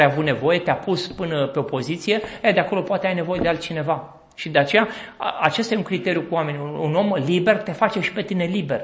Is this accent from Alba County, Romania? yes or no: yes; Cugir, Alba County, Romania; Părinții mei s-au mutat la Cugir, acolo era fabrica de armament și toată fabrica care atrăgea foarte multă lume. La Cugir erau foarte bine plătiți, părinții mei au lucrat acolo.